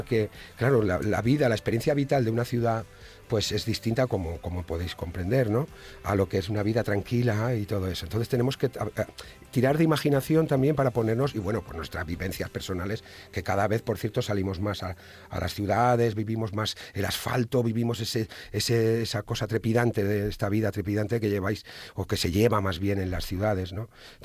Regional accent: Ibiza, Balearic Islands, Spain; Menos mal que esto no es como Canarias, que lo hablamos nosotros, los isleños, los ibicencos, ¿no? Los de Baleares.

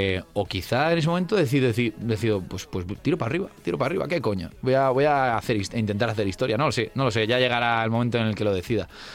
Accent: Madrid, Community of Madrid, Spain; de madre vasca, pero yo soy madrileño. No soy gato totalmente, como dicen, ¿no? Que si tus dos padres no son madrileños, no es gato del todo.

